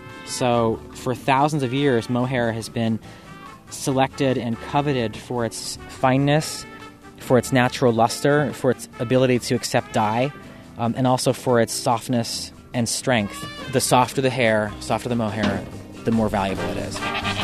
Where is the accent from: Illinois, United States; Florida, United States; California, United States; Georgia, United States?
California, United States; Fresno; when I say I'm from Fresno, or from the Fresno area, and I raise Angora goats, they go, hey, that's like the ag capital of California